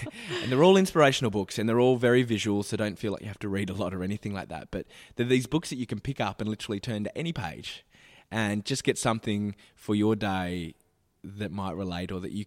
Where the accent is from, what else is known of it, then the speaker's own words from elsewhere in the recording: Australia; as an Australian artist